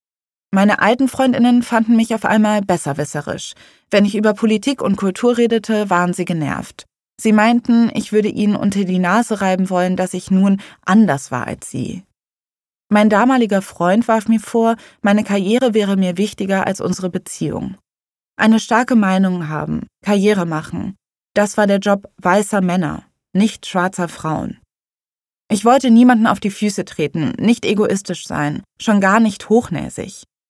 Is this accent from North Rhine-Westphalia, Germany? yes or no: yes; Cologne, North Rhine-Westphalia, Germany; Als Kölnerin fand ich München gewöhnungsbedürftig.